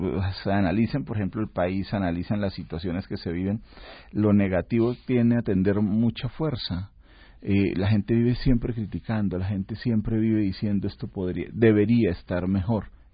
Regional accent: Bucaramanga, Santander, Colombia; Yo soy de una ciudad que se llama Bucaramanga, que está al nororiente del país. Es una ciudad muy tranquila, muy bonita. Le llaman la ciudad bonita de Colombia.

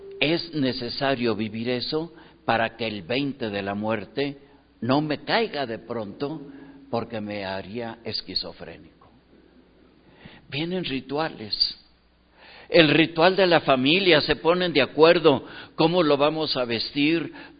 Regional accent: Durango, Mexico; soy de Durango, la casa de mis papás en Durango

